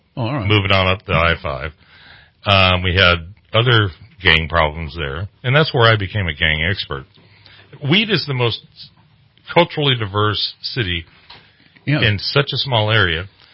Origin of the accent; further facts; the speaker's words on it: Colorado, United States; also born or lived in California; I was raised here in California till I was 7, went to Colorado till I was 18, came back, went into college and for law enforcement.